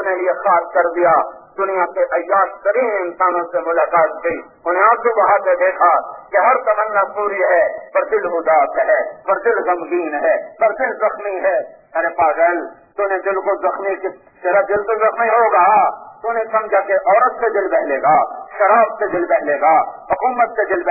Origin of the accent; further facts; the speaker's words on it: Multan, Punjab, Pakistan; میرا ضلع ملتان ہے، 90 سال کے بعد میرے ضلع میں ایمان آیا ہے اور اسلام آیا ہے۔